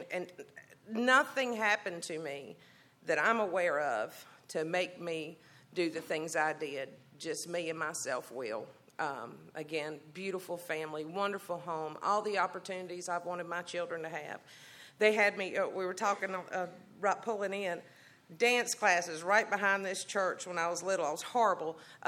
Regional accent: Greensboro, North Carolina, United States; I grew up right here in Greensboro, just a few streets that way off of Westridge.

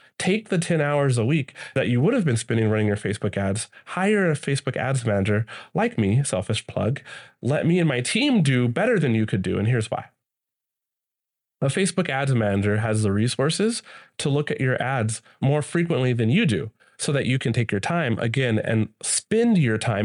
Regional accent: United States; I'm from the States, so I say the States a lot

